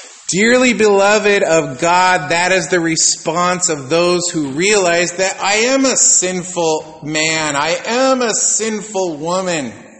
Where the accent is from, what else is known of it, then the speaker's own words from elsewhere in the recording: United States; Trust me, I am an American, and I do not like falling down before anything